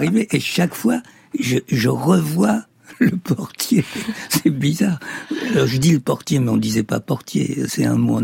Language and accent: French; Egypt; J'ai passé mon enfance en Égypte, moi.